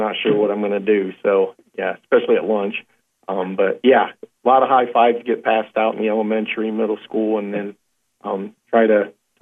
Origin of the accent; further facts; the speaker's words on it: Willshire, Ohio, United States; Well, I grew up in Wilshire, Ohio, graduated Parkway in 89, went off to the service, came back, went to the Apollo Police Academy